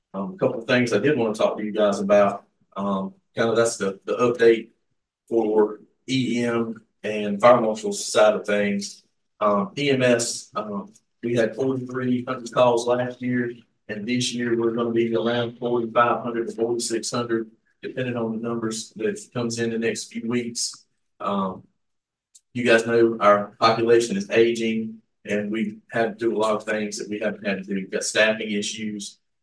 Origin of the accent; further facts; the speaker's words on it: Orlando, Florida, United States; Growing up in Orlando, things hasn't changed a bit.